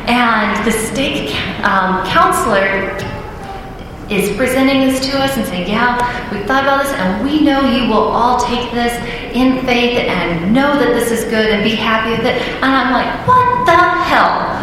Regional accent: Texas, United States; I'm from Texas. The same people go to church in that ward now as did when I grew up, and every woman at church speaks with a southern accent because that's what you do.

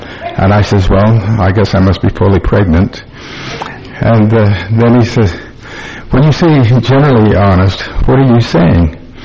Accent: Evanston, Wyoming, United States; I'm from Evanston, Wyoming.

